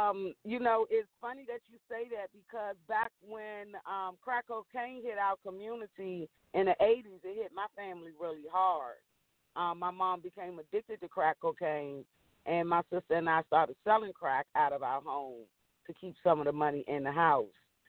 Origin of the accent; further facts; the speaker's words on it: Washington, District of Columbia, United States; I grew up in Southeast D.C. on Hillside Road, a one-way street at the top of Benner Road